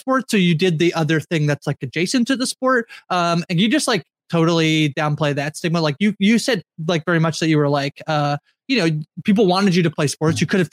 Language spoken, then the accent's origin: English; Canada